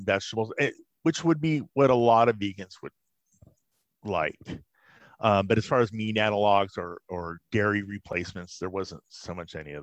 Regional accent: California, United States; I'm from Southern California, Jewish delicatessen down the street called Benji's.

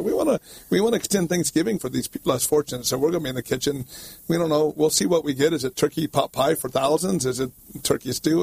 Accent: Kansas, United States; And I grew up in Kansas. I'm sorry, I didn't have caviar.

